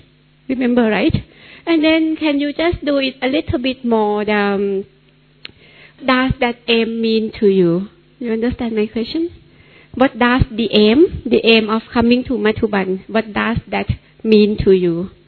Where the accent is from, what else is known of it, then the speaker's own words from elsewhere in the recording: Bangkok, Thailand; I'm from Bangkok, Thailand. I'm coordinating Baba Center over there.